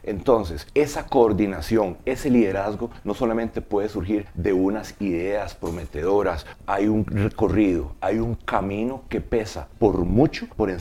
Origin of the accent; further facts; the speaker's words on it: Costa Rica; como costarricenses vivimos en un país privilegiado, en un país lleno de grandes oportunidades